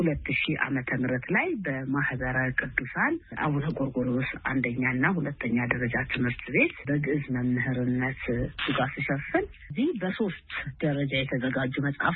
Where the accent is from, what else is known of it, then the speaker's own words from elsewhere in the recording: Addis Ababa, Ethiopia; ተወልጄ የሚያደግኩት በአዲስ አበባ ልዩ ስሙ አማኑኤል ካቴድራል ቤተክርስቲያን አካባቢ ነው